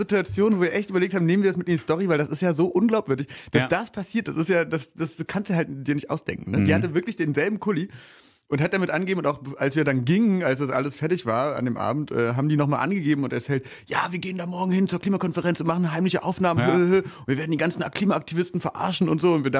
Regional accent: Berlin, Germany; ich komme ja aus Berlin

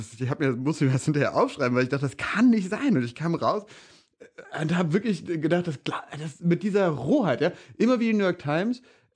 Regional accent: Berlin, Germany; ich komme ja aus Berlin

